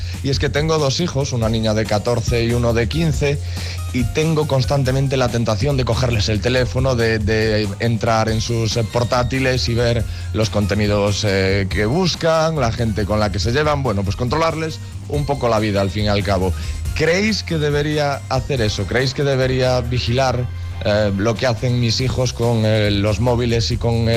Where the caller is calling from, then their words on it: Corcubión, Galicia, Spain; de Corcubión. Me pongo en contacto con vosotros